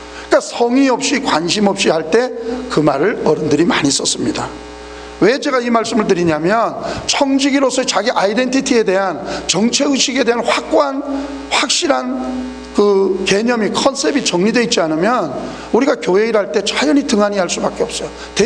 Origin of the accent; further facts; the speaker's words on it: Busan, South Korea; born there; 저는 부산에서 태어났습니다만